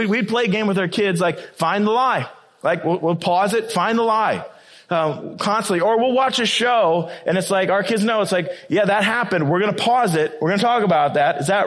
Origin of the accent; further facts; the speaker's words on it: Iowa, United States; I'm from Iowa. I'm like, it's a deer.